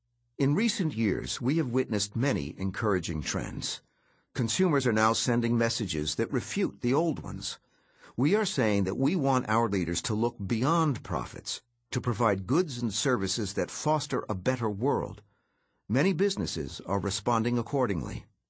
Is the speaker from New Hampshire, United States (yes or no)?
yes; New Hampshire, United States; As a young man growing up in New Hampshire, my heroes, like those of everyone I knew, were people whose accomplishments made the world a better place for future generations.